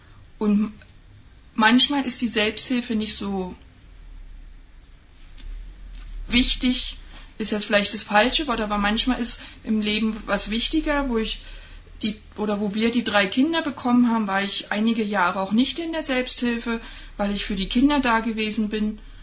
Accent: Berlin, Germany; Ich komme ursprünglich aus Berlin

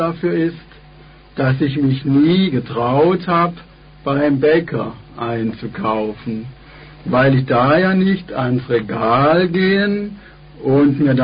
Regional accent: Stuttgart, Baden-Württemberg, Germany; ich komme ursprünglich aus Rohacker, einem eher kleinen Stadtteil von Stuttgart, wo es fast noch so ist, dass jeder jeden kennt.

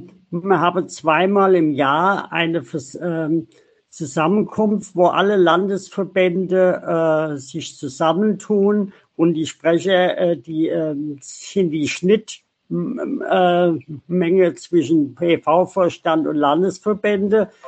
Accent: Mainz, Rhineland-Palatinate, Germany; now in Steinbach, Germany; Ich komme ursprünglich aus Mainz, wohne im Moment in Steinbach im Taunus, in Frankfurt, bin 40 Jahre alt

